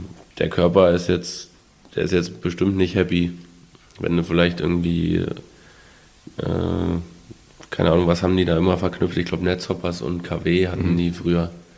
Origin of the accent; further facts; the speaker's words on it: Brandenburg, Germany; Ich komme ja aus der Nähe von Berlin